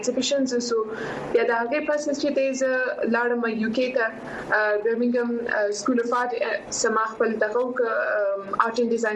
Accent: Quetta, Balochistan, Pakistan; also born or lived in Karachi, Pakistan; او زه سیم په کوټی کې پیدا شوی ما

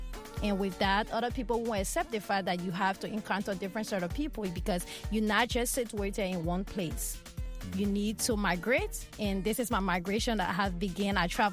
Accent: Ganta, Nimba County, Liberia; I grew up in Ganta, Nimba County.

